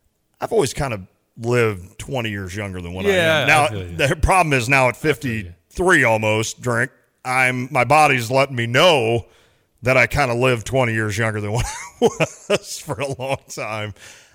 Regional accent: Camargo, United States; where I grew up in Patterson Springs in Camargo, luckily there were some other kids around my age that grew up in that area

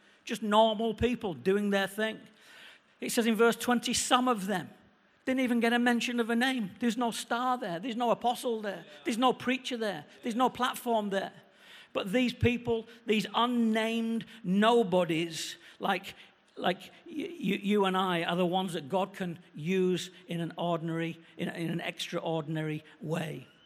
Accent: England, United Kingdom; and I'm an Englishman saying these words

